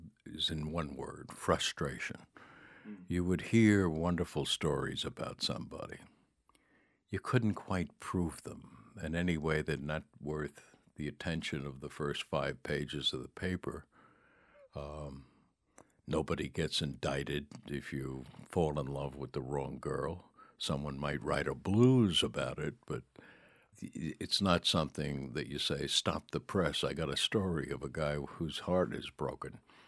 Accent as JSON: {"language": "English", "region": "New York", "country": "United States", "also_born_or_lived": "Rome / Barcelona / Dublin", "said": "But I always lived there in a way as a New Yorker. I was measuring the bus system against the New York bus system"}